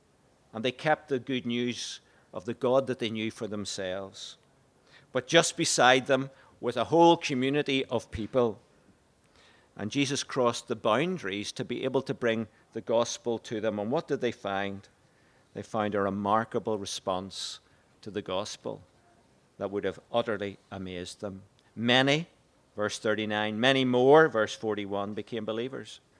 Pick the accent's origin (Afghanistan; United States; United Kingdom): United Kingdom; Hollywood, Northern Ireland; I'm from Hollywood. You know, that's a really tough place just outside Belfast. I was born into a unionist community with all that that includes.